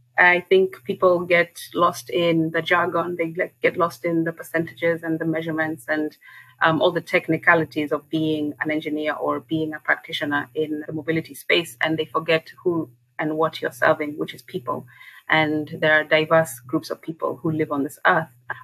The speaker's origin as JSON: {"language": "English", "country": "Kenya", "said": "I'm from Kenya, first of all."}